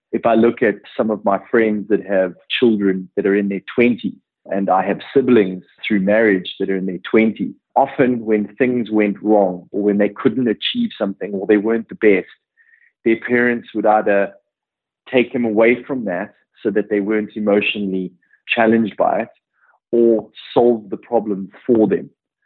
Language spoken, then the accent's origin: English; South Africa; when I grew up in South Africa, where conflict was very much part of your life